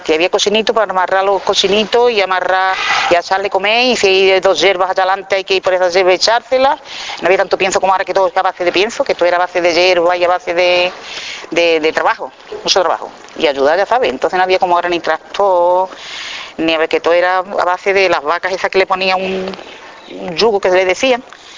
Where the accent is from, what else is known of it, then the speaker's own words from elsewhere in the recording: Torrecera, Andalusia, Spain; born there; Después nació mi hermana y nací yo, que nacimos allá abajo, en Torrecera la Baja